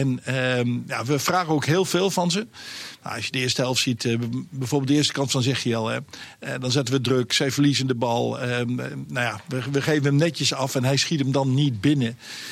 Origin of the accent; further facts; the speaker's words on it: Overijssel, Netherlands; Ja, dus ik kom uit Overijssel, hij niet.